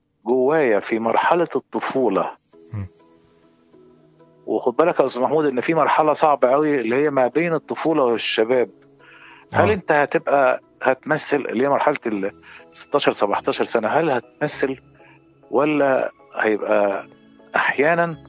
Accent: Cairo, Cairo Governorate, Egypt; also born or lived in Faiyum; انا اتنقلت من الفيوم باعتبار ان والدي اتنقل هنا في مصر فقعدنا في مصر.

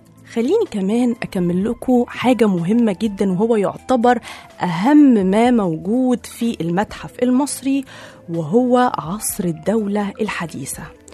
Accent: Egypt; الفراعنة بجد يعني خير أجداد لينا كمصريين

